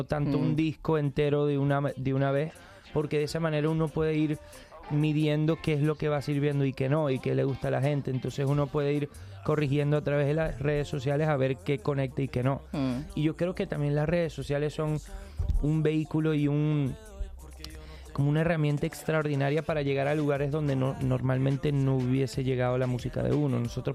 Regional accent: Venezuela; now in Miami, United States; Nosotros somos de Venezuela y vivimos en Miami

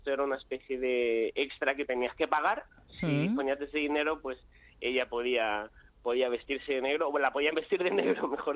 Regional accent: Barcelona, Catalonia, Spain; Yo soy de Barcelona

